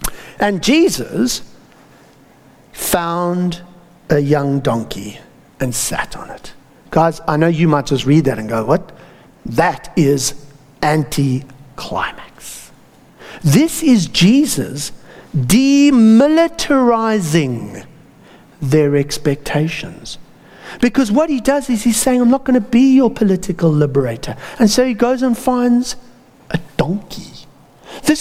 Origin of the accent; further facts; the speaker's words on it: South Africa; As a South African, if you just bear with me